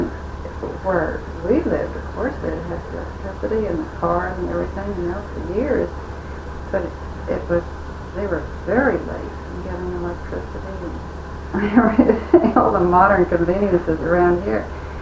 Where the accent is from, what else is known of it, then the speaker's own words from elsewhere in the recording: California, United States; now in Bucks County, United States; So I was born in California